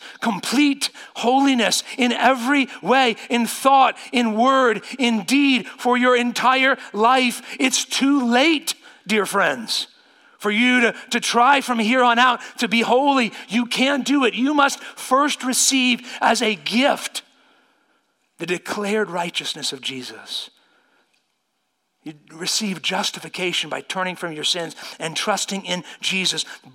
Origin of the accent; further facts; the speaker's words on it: Circleville, Ohio, United States; getting in a debate with a street preacher at a festival in my hometown of Circleville, Ohio